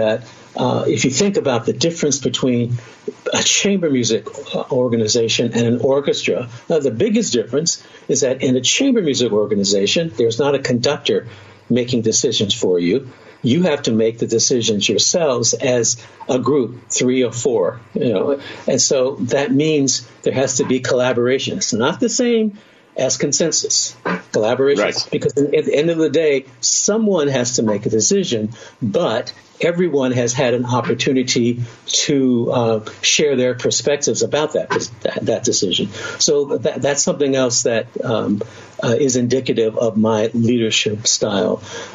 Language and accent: English; Cincinnati, Ohio, United States; a professor at Miami University, I grew up in Cincinnati, Miami University is 35 miles up the road, started teaching me.